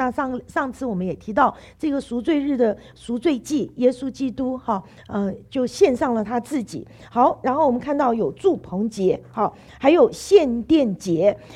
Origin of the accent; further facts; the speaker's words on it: United States; 我们美国人的感恩节是十一月的最后一个礼拜四